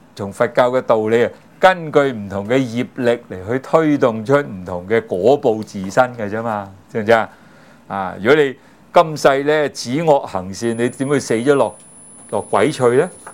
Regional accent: China; 我哋中國人有呢個咁嘅諗法，仲有死咗一定變鬼嘅。

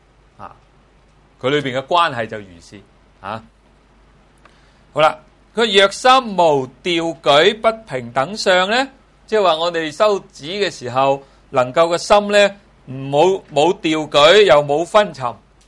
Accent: Guangdong, China; 调就是我们广东人说的调调揈那个调

